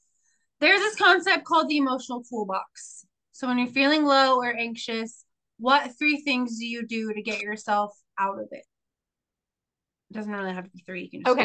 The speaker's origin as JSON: {"language": "English", "town": "Indianapolis", "region": "Indiana", "country": "United States", "tie": "born or raised there", "said": "Zimmerman last night in Indianapolis. We're from there. I'm from there. Ish area, whatever."}